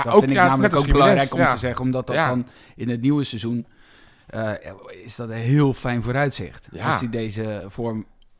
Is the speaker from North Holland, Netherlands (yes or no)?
yes; Heemskerk, North Holland, Netherlands; Ja, ik kom uit Heemskerk.